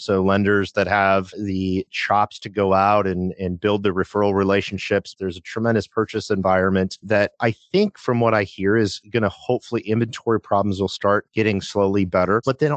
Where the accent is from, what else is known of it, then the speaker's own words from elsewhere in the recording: Midwest, United States; So I grew up in the Midwest, a very blue collar upbringing, and started selling real estate after college.